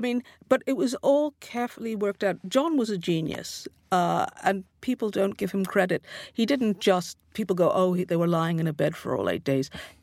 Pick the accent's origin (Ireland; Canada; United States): Canada; Montreal, Quebec; I grew up in Montreal